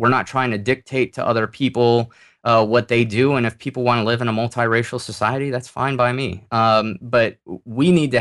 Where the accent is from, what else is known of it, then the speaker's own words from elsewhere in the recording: California, United States; I grew up here in California. My ancestors actually were among the founders of the state here.